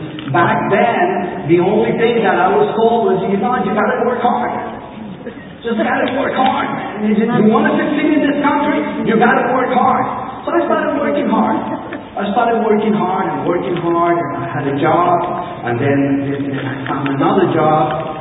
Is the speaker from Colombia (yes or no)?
yes; Colombia; moved away as an adult; I'm originally from Colombia, and I arrived here about 35 years ago.